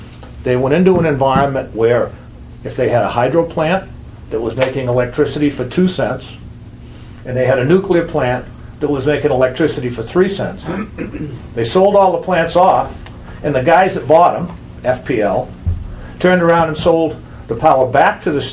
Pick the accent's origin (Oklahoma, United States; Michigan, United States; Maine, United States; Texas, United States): Maine, United States; now in Rye, United States; I was born in Maine, grew up in Maine, went to school in Maine, went to Maine Maritime Academy, went to the University of Maine.